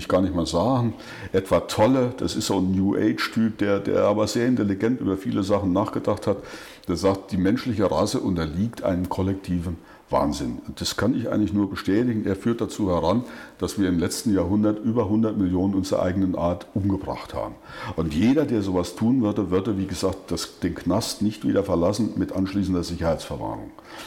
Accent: East Germany, Germany; Und da muss ich ja wieder sagen, ich komme ja aus dem Osten. Und ich bin ja sozialisiert worden in krümlichen Verhältnissen

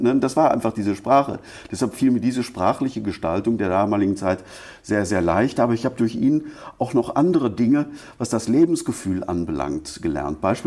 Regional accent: North Rhine-Westphalia, Germany; ein kleines Geschäft in meiner Heimatstadt Altenheim im Sauerland aufgemacht.

